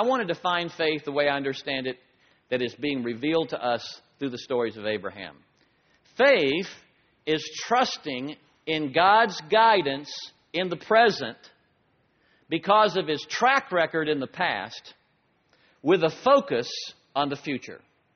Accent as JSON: {"language": "English", "region": "Florida", "country": "United States", "tie": "born or raised there", "said": "I grew up in Florida, on the Space Coast, and I watched most of all of the early space flights, all the rockets going up."}